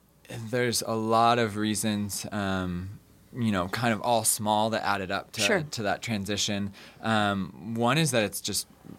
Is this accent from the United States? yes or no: yes; Madison, Wisconsin, United States; But I grew up in the city. I grew up in Madison, Wisconsin.